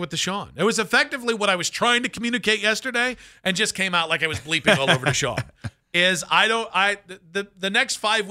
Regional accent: Akron, Ohio, United States; also born or lived in Peninsula; All right, I'm from Akron. Theoretically, I should do the same thing. I went to high school in Peninsula. All right, I should be the jaded Akronite who's not give.

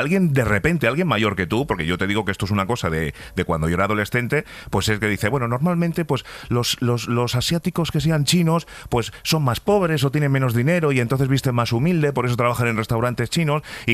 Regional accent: Torrejón de Ardoz, Community of Madrid, Spain; yo crecí en Torrejón de Ardoz, en la época, además, donde estaban los afroamericanos.

